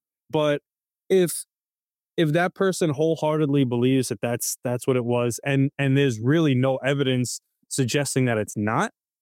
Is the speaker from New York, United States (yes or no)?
yes; New York City, New York, United States; listen, I'm from New York City.